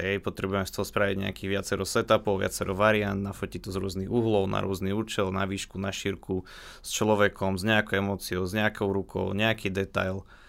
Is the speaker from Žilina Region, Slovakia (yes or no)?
no; Banská Bystrica, Banská Bystrica Region, Slovakia; keďže aj u nás v Banskej Bystrici v podstate okrem jednej reštaurácii to je neexistujúci segment